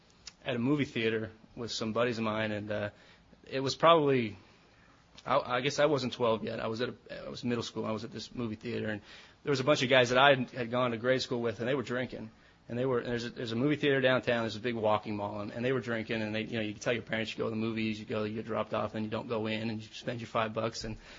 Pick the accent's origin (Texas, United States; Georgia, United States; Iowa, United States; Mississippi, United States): Texas, United States; Lewisville; I'm from Louisville, Texas. It's just right next to that.